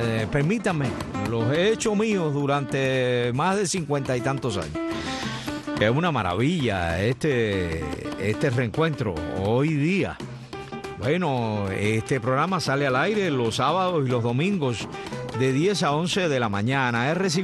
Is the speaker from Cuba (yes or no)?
yes; Cuba; nosotros los de este lado acá de América, en Cuba